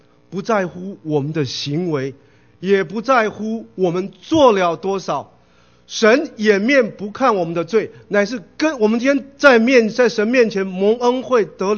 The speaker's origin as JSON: {"language": "Chinese", "country": "China", "said": "我们中国人有一句话叫老王卖瓜自卖自夸，有没有？"}